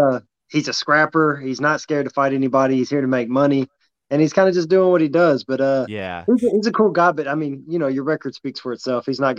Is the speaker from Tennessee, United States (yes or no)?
yes; Tennessee, United States; He's another Tennessee kid. I'm from Tennessee.